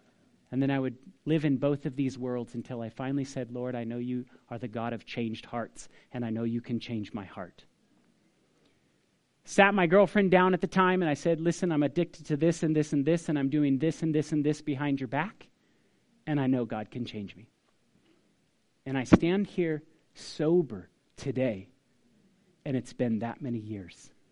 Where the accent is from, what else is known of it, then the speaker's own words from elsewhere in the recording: Paradise, California, United States; I'm this kid from Paradise of California, from all places.